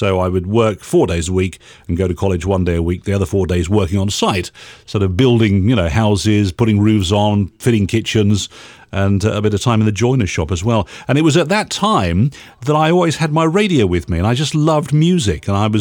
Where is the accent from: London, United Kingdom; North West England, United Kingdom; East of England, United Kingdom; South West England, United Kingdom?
South West England, United Kingdom; Chippenham; It was growing up in the Chippenham area in Wiltshire.